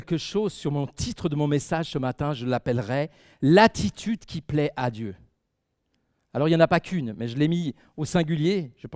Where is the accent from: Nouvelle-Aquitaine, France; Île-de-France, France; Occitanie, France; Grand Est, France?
Île-de-France, France; moi je suis français, on l'entend bien, je ne suis pas suisse, ni même pas vaudois, mais je suis français de la région de Paris, de la banlieue parisienne